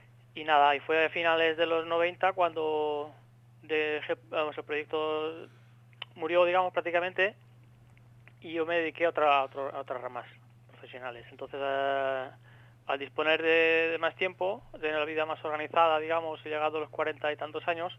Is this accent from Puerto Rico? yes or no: no; Sueca, Valencian Community, Spain; now in Puerto de Sagunto, Spain; yo vivía entonces en Sueca, ahora vivo en Puerto Sagunto, yo soy de Sueca.